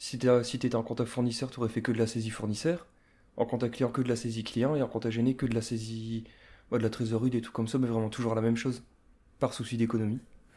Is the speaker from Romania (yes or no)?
no; Hersin-Coupigny, Hauts-de-France, France; j'ai 30 ans, je suis natif d'Hers-Saint-Coupigny et je suis comptable, ici sur Liévin à Ford.